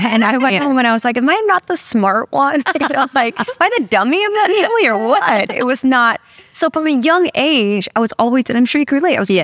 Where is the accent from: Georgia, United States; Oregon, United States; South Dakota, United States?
Oregon, United States; Portland; So I grew up in Portland, Oregon, two entrepreneurial parents.